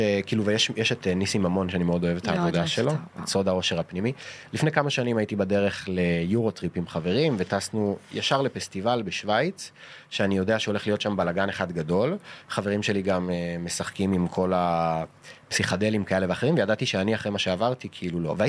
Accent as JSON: {"language": "Hebrew", "town": "Tel Aviv", "region": "Tel Aviv District", "country": "Israel", "tie": "born or raised there", "said": "גדלתי בתל אביב"}